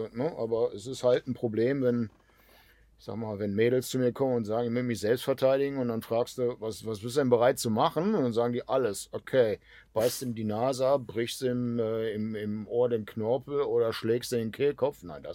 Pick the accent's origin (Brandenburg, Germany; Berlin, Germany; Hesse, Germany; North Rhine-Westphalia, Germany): North Rhine-Westphalia, Germany; Duisburg; born there; Also ich bin in Duisburg geboren.